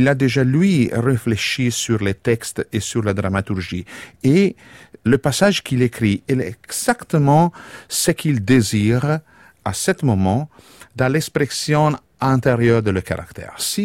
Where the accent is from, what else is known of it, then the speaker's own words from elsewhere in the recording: Italy; born there; Je suis né en Italie, le pays de l'opéra